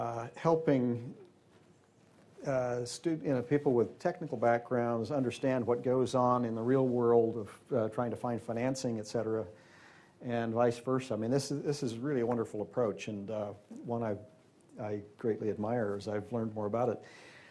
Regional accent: Salt Lake City, Utah, United States; But I come from Salt Lake City

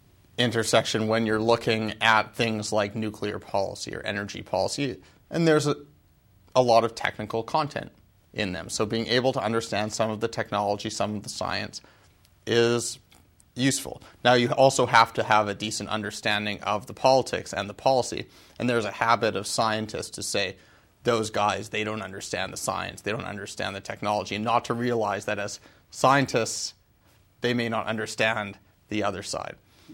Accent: Vancouver, British Columbia, Canada; moved away as an adult; also born or lived in London; now in United States; I was born and raised in Vancouver. I lived there until I went away to college in Eastern Canada and then moved to the States after that. And I've been here since, save about a year and a half in London.

